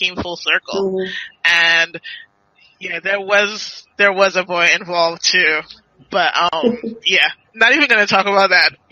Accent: St. Vincent & Grenadines; So, I'm from St. Vincent.

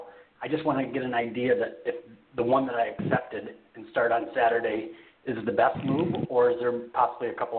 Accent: Detroit, Michigan, United States; now in California, United States; Oh, just I'm from Detroit, and we work. We get out there and get after it and get our hustle on, and you know, work hard.

